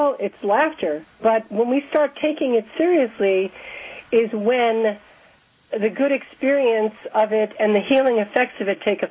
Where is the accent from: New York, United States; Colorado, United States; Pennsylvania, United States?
New York, United States; Staten Island; from New York, actually